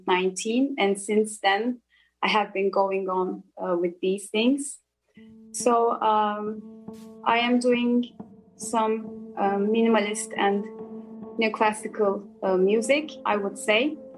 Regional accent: Turkey; I'm from Turkey, based in Istanbul.

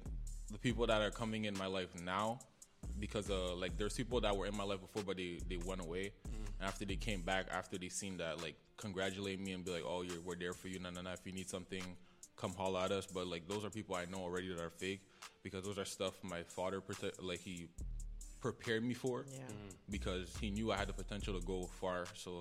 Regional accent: Lachine, Quebec, Canada; now in Chattanooga, United States; I grew up in Lachine. I've been there most of my life. And then as I got older, I moved to Chattanooga.

